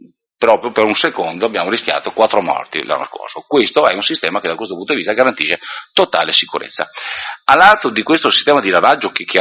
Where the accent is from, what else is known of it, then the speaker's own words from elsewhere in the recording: Verona, Veneto, Italy; Invece noi, che da veronesi siamo tutti matti, no?